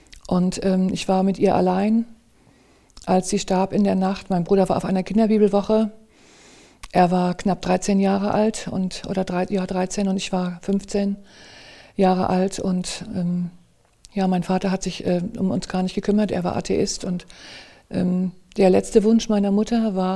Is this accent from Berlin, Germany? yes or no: no; Rostock, Mecklenburg-Vorpommern, Germany; ich bin in Rostock geboren und aufgewachsen und das ist an der Ostseeküste, schön, viel Wasser hatten wir gehabt